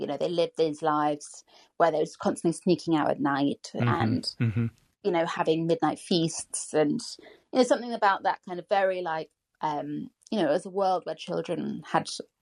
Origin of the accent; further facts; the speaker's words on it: London, United Kingdom; I grew up in London, in a city, went to a normal inner city public school